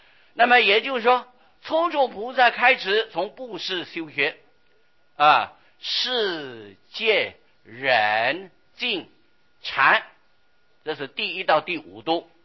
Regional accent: China; 所以说请开示，这是我们中国人的习惯啊

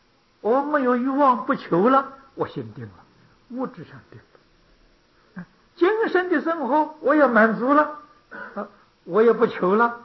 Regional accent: China; 我们是中国人，不是印度人，我们这个生活方式穿衣吃饭跟他们都不一样

